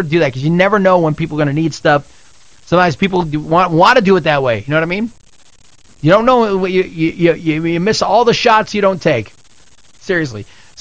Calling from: Warsaw, New York, United States; I'm from Warsaw

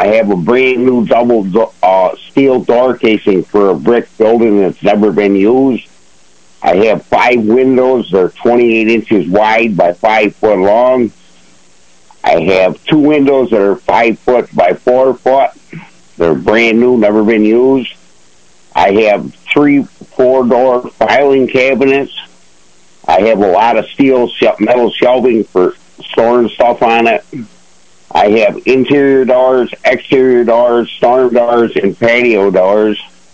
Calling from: Ashford, New York, United States; Ashford, New York.

